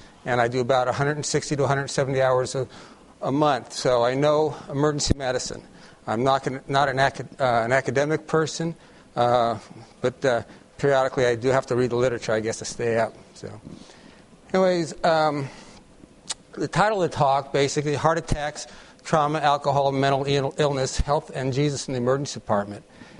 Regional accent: Colorado, United States; But I'm from Colorado. This is just a few miles from our home.

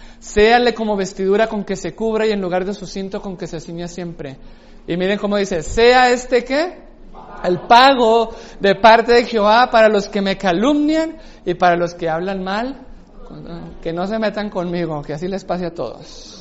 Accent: Mexico; yo digo así como mexicano.

